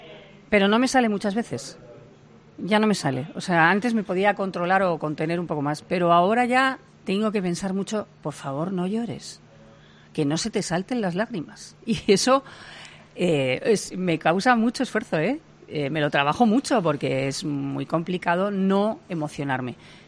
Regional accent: Albacete, Castilla-La Mancha, Spain; todo el mundo sabe que soy de Albacete

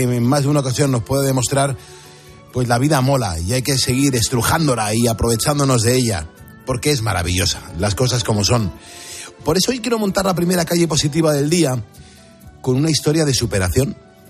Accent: Madrid, Community of Madrid, Spain; now in Estepona, Spain; yo soy de Madrid, de pura cepa, y yo nunca he tenido pueblo.

